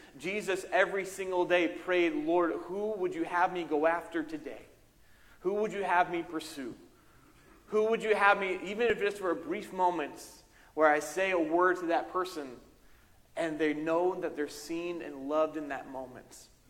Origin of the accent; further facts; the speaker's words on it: Philadelphia, Pennsylvania, United States; And I grew up outside of Philadelphia, still that suburb, kind of still the culture here